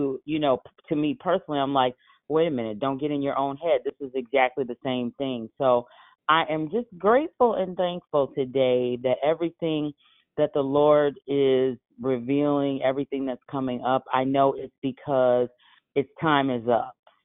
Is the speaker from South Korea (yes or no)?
no; Madison, United States; I have a Philadelphia number, but I'm located in Madison, Wisconsin. I'm originally from Madison, so I just returned.